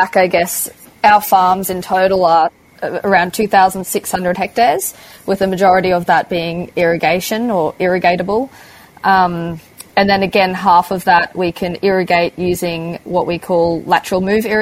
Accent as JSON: {"language": "English", "country": "Australia", "tie": "born or raised there", "said": "So my parents are German born and bred. I'm Australian born and bred."}